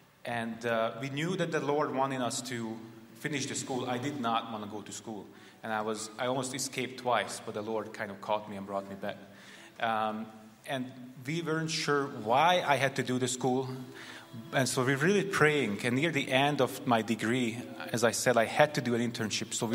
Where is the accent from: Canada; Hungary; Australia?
Hungary; English is a second language; moved away as an adult; also born or lived in United States; I was born and raised in Hungary. In 2010, I went to the States as an international student.